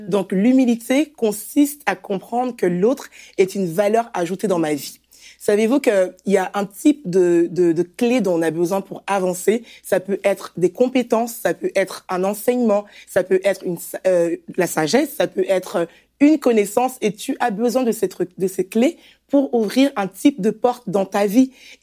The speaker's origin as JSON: {"language": "French", "town": "Rennes", "region": "Brittany", "country": "France", "said": "je viens de Rennes, j'habite à Rennes."}